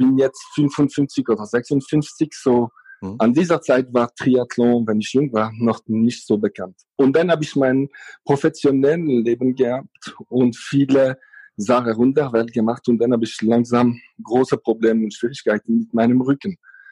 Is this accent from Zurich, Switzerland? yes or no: no; Valais, Switzerland; Ich bin eigentlich Walliser, so ich komme auf die Bergen. Mhm. Kein richtiger Zusammenhang mit See und so, eher die kleine Bergensee, das ist, woher ich komme.